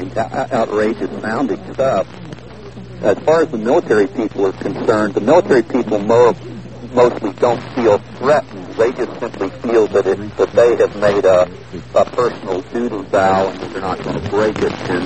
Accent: United States; kind of embarrassingly threatened from your and my viewpoint as an American

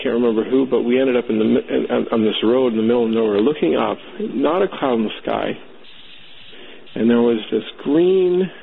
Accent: Kingston, Ontario, Canada; now in Toronto, Canada; I'm originally from Kingston, Ontario. I live in Toronto now.

